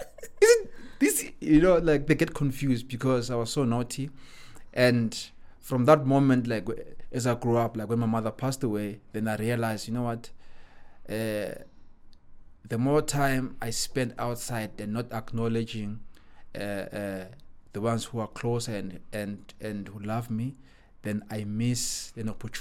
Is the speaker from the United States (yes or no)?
no; Pretoria, Gauteng, South Africa; Then I grew up in Mamelodi, in Pretoria, in Mamelodi.